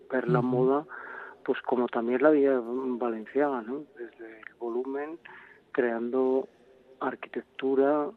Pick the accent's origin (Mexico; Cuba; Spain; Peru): Spain; Basque Country; No solamente para los que, como yo, que también soy vasco y no español